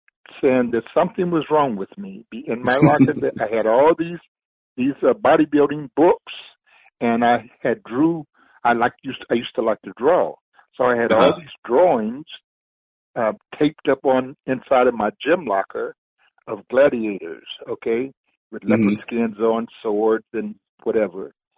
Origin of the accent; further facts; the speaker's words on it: Arkansas, United States; moved away; We came from Arkansas. When we came, it was three of us, three brothers, my mom, and we came on the train.